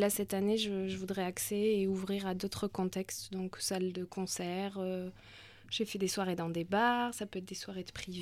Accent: Hendaye, Nouvelle-Aquitaine, France; Oui, je suis originaire d'Hendaye, de Béobi.

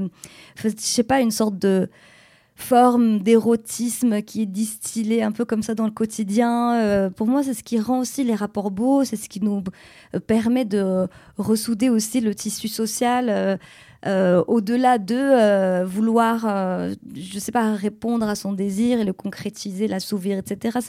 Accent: Morocco; d'abord je suis née au Maroc, j'ai grandi là-bas.

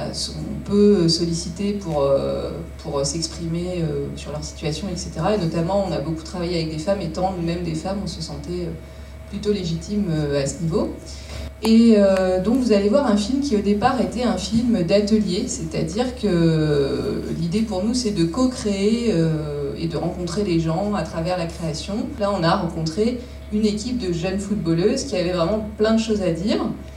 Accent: Paris, Île-de-France, France; Moi, je viens de Paris.

